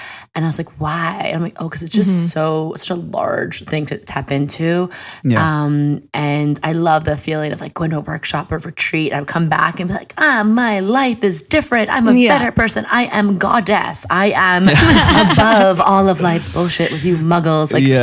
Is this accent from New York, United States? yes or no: yes; New York, United States; I'm born and raised in New York.